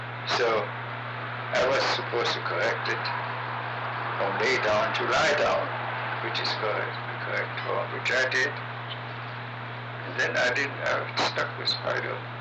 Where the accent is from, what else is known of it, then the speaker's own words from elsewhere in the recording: Belgium; English is a second language; Oh, later when I came here, well, I grew up in Belgium, and that's why I speak French. Mm-hmm. I went to school there, where they teach French and Flemish, which is kind of Dutch dialect.